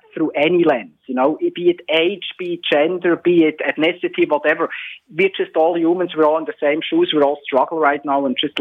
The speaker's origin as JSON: {"language": "English", "country": "Switzerland", "said": "This was much worse, you know, in some European countries, including my home country, Switzerland."}